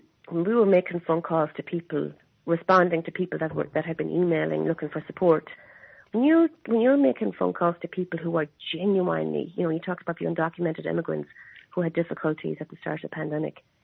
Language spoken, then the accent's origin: English; Ireland; And I think as Irish people in general, it's something that we shy away from.